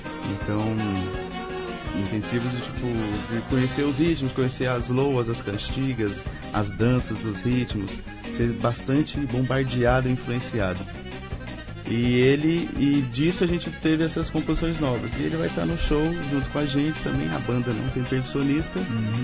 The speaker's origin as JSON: {"language": "Portuguese", "town": "Uberaba", "region": "Minas Gerais", "country": "Brazil", "lives_now": "Campinas, Brazil", "said": "Eu sou mineiro, de Uberaba. Uhum. Mudei aqui para Campinas por causa da Unicamp."}